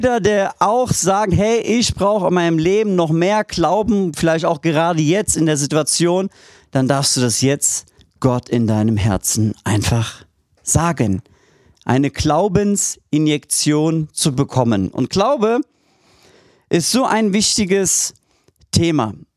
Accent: Turkey; bin Türke, darf heute bei euch sein.

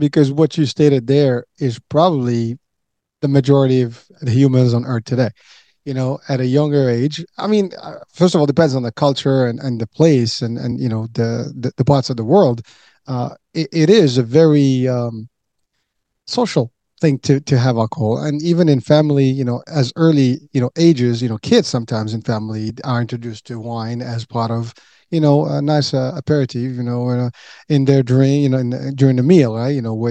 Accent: Morocco; I'm originally from Morocco, so I got a little bit of a French culture in me, because I grew up with, back in the days, it was more French Morocco than it is today

